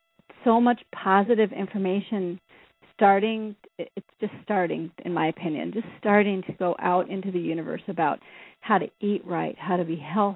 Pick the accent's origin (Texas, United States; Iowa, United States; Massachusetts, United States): Iowa, United States; I'm from Iowa, man. We grew up right by the Hostess factories.